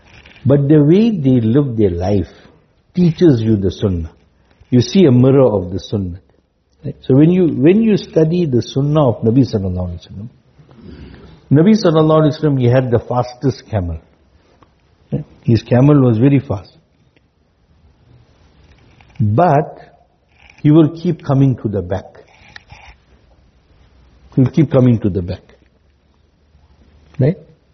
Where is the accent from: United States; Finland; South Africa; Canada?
South Africa; Now you think, oh, this fellow knows I'm from South Africa.